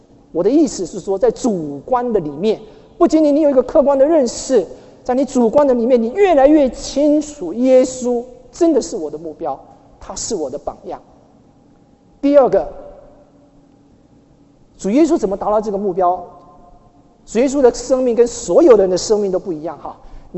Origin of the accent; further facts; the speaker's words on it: Houli, Taichung, Taiwan; born there; 对，我出生就在后里，但是不是马槽。